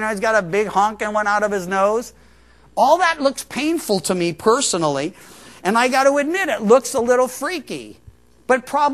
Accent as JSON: {"language": "English", "region": "Midwest", "country": "United States", "tie": "born or raised there", "also_born_or_lived": "Georgia / Missouri / Chicago", "said": "when I was a kid, I lived in the Midwest and I was born in Georgia, and there was a lot of ethnic, relational, racial tensions."}